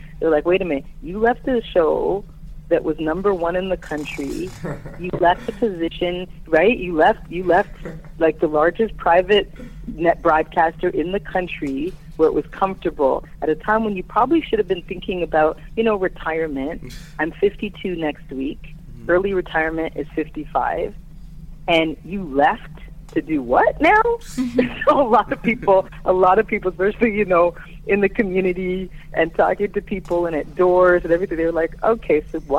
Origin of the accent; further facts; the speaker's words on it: Scarborough, Ontario, Canada; also born or lived in St. Jamestown; I was born in St. Jamestown. I grew up in Scarborough.